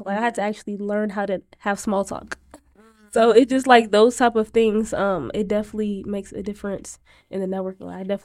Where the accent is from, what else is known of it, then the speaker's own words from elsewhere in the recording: Iowa, United States; being born and raised in Iowa is like, that is not natural.